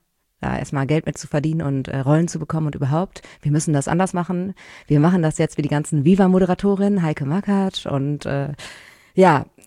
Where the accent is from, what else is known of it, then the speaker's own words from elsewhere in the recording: North Rhine-Westphalia, Germany; Ja, aus einem kleinen Dorf in NRW.